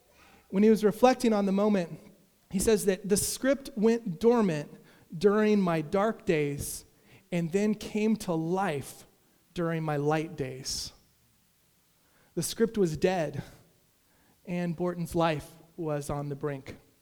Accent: Texas, United States; I'm from Texas, so I can say that.

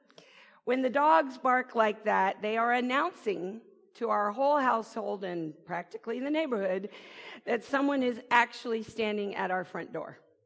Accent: Berkeley, California, United States; I was raised in Berkeley.

